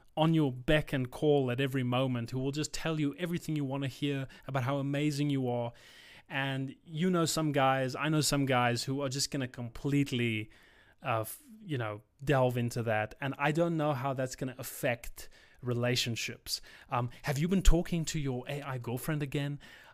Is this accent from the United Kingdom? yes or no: no; South Africa; born there; also born or lived in San Diego, United States; I was born in South Africa at a very young age. I moved with my parents. My parents moved. I had to go with them. I was a baby. We moved to America, California, San Diego.